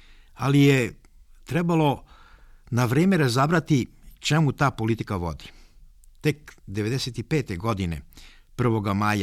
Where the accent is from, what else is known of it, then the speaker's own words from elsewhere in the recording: Serbia; ja sam sklon da kažem da je on zapravo najgori srpski vladar koga smo mi kao Srbi imali u posljednjih 800 godina